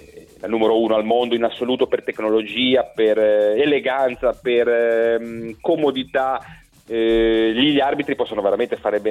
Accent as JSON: {"language": "Italian", "town": "Genoa", "region": "Liguria", "country": "Italy", "said": "sono di Genova"}